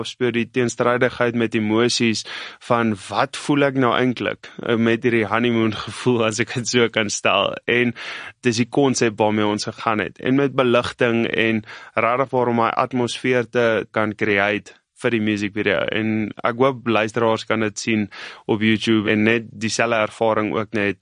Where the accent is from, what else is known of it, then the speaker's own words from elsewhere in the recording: Northern Cape, South Africa; also born or lived in West Coast; So, ek het groot geword in die Namakoland en dis op die Weskus.